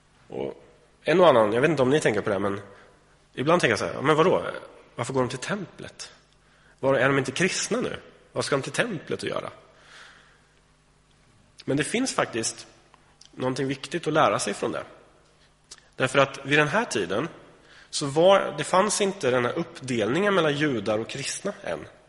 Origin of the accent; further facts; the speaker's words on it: Sweden; alltså vi är ju svenskar liksom